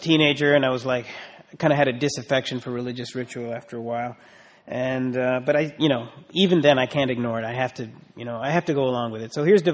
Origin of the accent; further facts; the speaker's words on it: Canada; growing up in Canada, there were always sort of Indian Diwali house parties, for example, where the local Indian community in our little town in Canada would get together